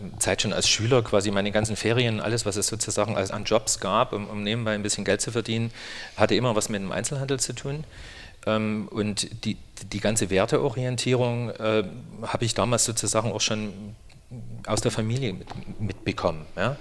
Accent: Chemnitz, Saxony, Germany; born there; Ich bin in Ostdeutschland geboren, in tatsächlich auch Karl-Marx-Stadt. Wunderbar ist es, dass dann in den Pässen stehen muss, Geburtsort Karl-Marx-Stadt, jetzt Chemnitz.

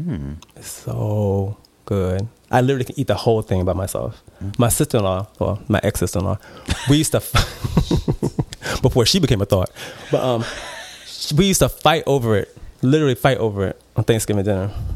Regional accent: the South, United States; I'm from the South. I'm a Southern boy.

